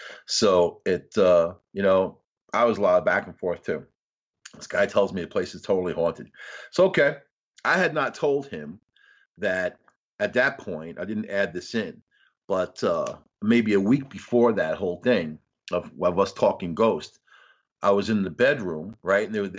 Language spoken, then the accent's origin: English; Long Island, New York, United States; I made friends with them right away because I was from Long Island, you know.